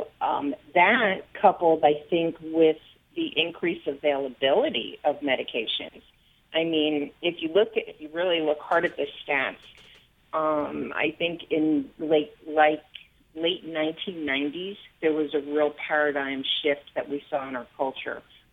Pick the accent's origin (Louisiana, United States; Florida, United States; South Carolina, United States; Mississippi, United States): Florida, United States; I'm from Florida.